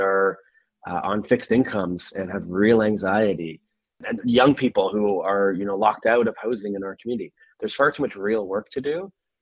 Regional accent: Canada; As a Canadian, I hope it's a parliament

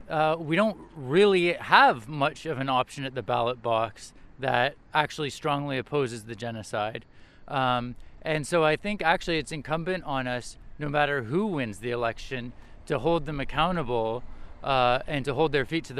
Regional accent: Canada; I feel like, as a Canadian, I feel complicit in it.

